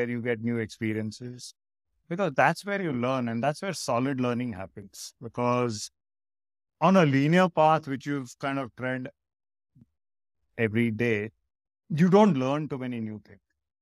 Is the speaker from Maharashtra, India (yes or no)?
yes; Andheri, Maharashtra, India; I grew up in Andheri, and we used to live in an apartment complex which had a big ground.